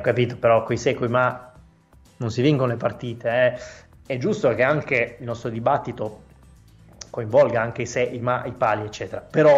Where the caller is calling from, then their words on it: Ancona, Marche, Italy; di Ancona